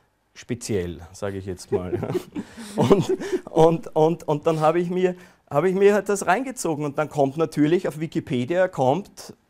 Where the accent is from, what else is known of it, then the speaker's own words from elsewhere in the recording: Austria; Bei uns in Österreich ist das die Presse, der Standard, das Profil und so.